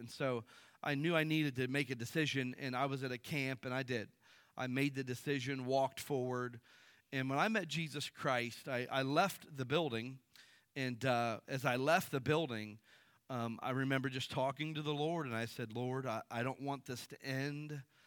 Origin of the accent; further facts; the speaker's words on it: Akron, Ohio, United States; moved away as an adult; I grew up in Akron, Ohio, right down from Cleveland, and I moved to Bible school right out of high school to Kansas City, Missouri.